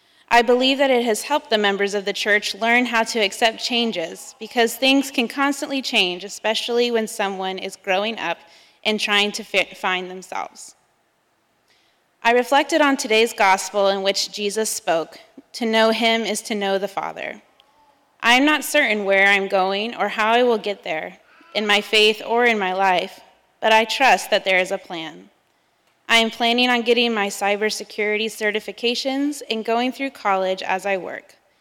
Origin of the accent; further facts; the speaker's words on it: Australia; born there; I was born in Australia, a country where they had a female, unmarried, atheist prime minister when I was young.